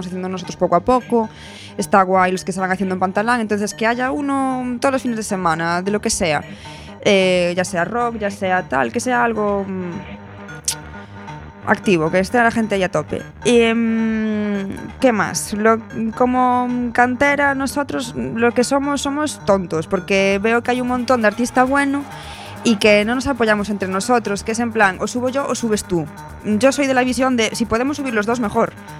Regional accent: Muros, Galicia, Spain; Mi pueblo, nada que ver cuando yo era niña, ahora. O sea, y mi hermana se acabará yendo, y las amigas de mi hermana se acabarán yendo, y Muros no tendrá nada

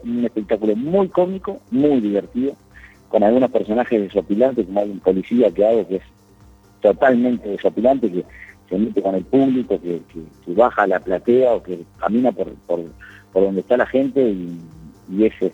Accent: Montevideo, Uruguay; Yo soy del barrio sur de Montevideo.

